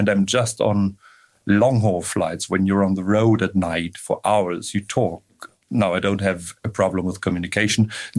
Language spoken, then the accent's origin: English; Stuttgart, Baden-Württemberg, Germany; I came from the Stuttgart area.